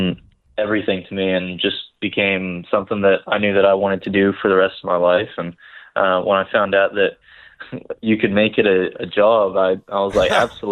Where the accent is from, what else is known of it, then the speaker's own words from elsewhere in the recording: Barbados; Yeah, growing up in Barbados, I just had a friend that loved racing